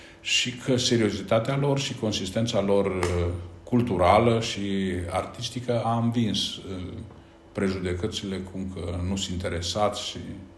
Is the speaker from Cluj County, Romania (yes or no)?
yes; Căianu Mare, Cluj County, Romania; eu sunt din Căianu Mare, comuna Căianu Mic, și aici este un fel de paradox, Căianu Mic este mai mare decât Căianu Mare și centru de comună.